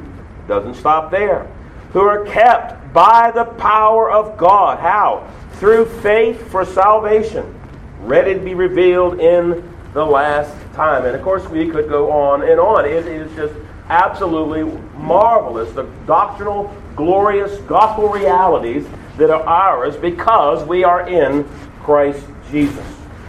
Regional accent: United States; because I'm an American and I like my nice things.

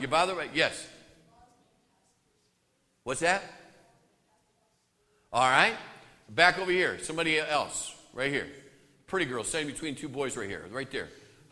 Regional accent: Midwest, United States; I'm from the Midwest, excuse me.

